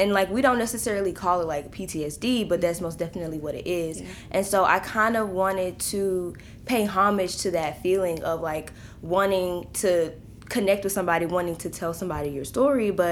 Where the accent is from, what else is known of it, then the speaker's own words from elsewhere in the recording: Memphis, Tennessee, United States; I was born and raised right in Memphis, Tennessee. That's also where I'm based, and that is where The River was filmed.